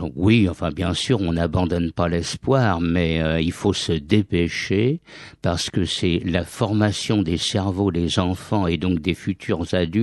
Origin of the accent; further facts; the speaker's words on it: Paris, Île-de-France, France; je suis né à Montmartre. Et j'ai pas mal de souvenirs de cette petite enfance, en particulier de l'école maternelle, car après mes parents ont habité dans le 10e arrondissement